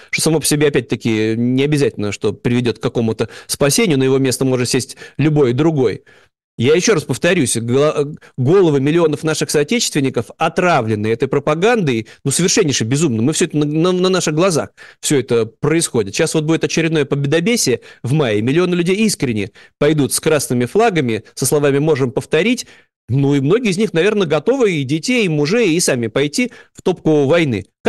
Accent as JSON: {"language": "Russian", "region": "Saint Petersburg", "country": "Russia", "said": "потому что вот мы, петербуржцы, очень отличаемся от многих других граждан России"}